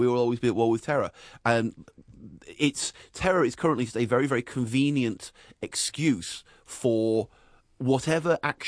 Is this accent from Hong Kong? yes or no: no; England, United Kingdom; I grew up in England in the 1970s with a family with an Irish background